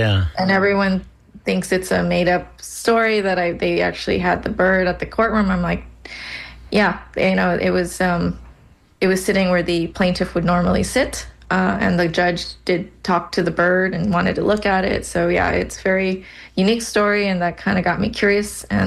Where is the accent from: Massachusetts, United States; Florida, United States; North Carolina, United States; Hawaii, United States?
Hawaii, United States; well, I'm from Hawaii. I should try to draw what we have there.